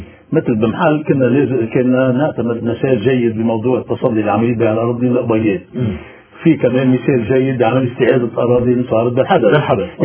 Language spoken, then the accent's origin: Arabic; Lebanon; نحن عندنا بلبنان